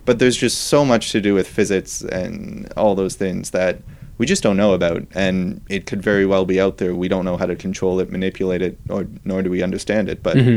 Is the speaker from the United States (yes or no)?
no; Canada; I mean, I'm Canadian, so I can't vote in this country